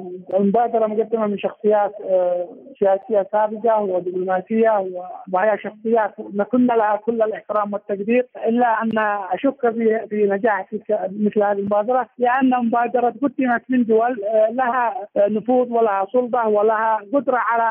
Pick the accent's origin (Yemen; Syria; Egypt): Yemen; بالنسبة لنا كيمنيين وكقوى في الداخل